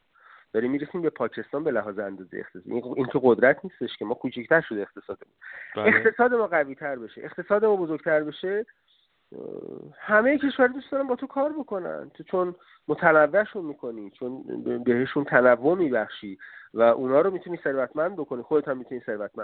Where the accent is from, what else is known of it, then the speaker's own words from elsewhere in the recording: Iran; شاید من و شما به عنوان یک ایرانی زیاد علاقه به خوردن انبه نداشته باشیم